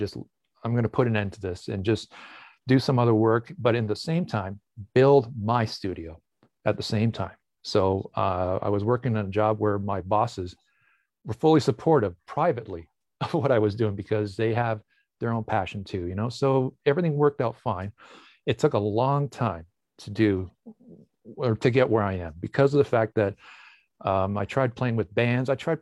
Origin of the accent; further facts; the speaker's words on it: Windsor, Ontario, Canada; moved away as an adult; also born or lived in London, Canada / Toronto, Canada; Well, as you were mentioning, I was from Windsor and moved to London to go to college and went to Toronto after all the education.